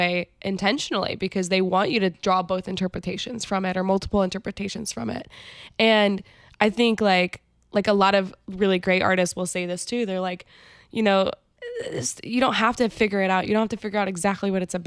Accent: Indiana, United States; I grew up in Southern Indiana where it was country music and pop music, and that was essentially it.

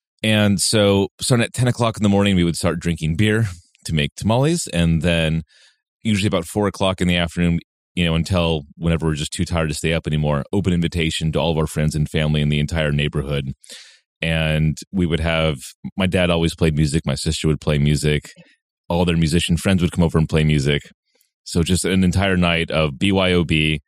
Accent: Santa Barbara, California, United States; So every year for decades in my family, we would have a tamale party. My hometown is Santa Barbara.

